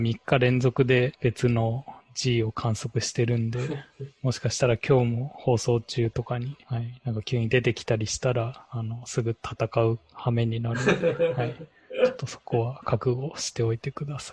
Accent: Saitama, Japan; 最終的にその予測するのは、埼玉ですね。私の実家の方が、そういうゴルフ場とか多いんで

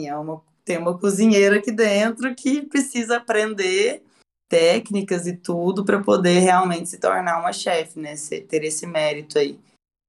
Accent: Minas Gerais, Brazil; eu sou mineira, criada em uma família que ama cozinhar.

